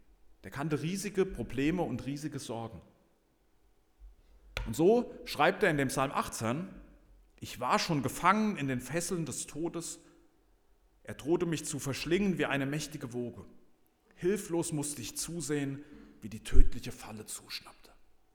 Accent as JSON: {"language": "German", "town": "Ehringshausen", "region": "Hesse", "country": "Germany", "tie": "born or raised there", "lives_now": "Edingen, Germany", "said": "ich bin 50, Lehrer und komme aus Edingen. Aber die ersten 42 Jahre meines Lebens hätte ich natürlich gesagt, ich komme aus Ehringshausen, weil das hier meine Heimat ist"}